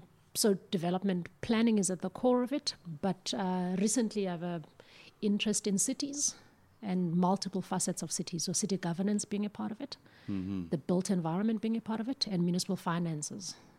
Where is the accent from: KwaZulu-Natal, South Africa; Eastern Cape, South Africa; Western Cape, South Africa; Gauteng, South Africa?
Eastern Cape, South Africa; born there; I was born in the Transkei.